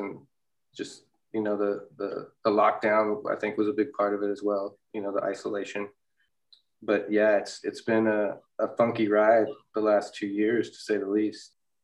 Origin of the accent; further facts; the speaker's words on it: Denver, Colorado, United States; And I was originally from Denver, so I had family there and I was living in Texas at the time.